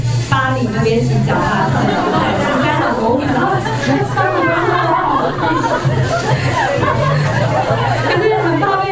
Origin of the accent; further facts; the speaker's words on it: Taiwan; 因为我们觉得说我们台湾人自己讲台湾好那不算真的好